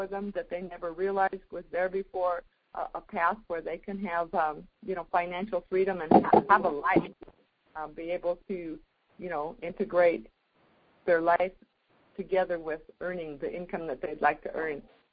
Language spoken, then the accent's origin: English; Washington, United States; I was thinking about the Seahawks, you know, and how we're from Washington State